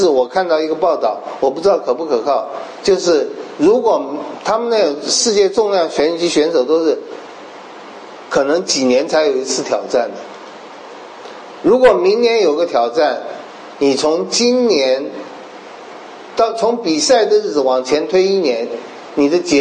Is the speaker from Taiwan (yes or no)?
no; China; 种瓜得瓜，种豆得豆，我们中国人这样讲。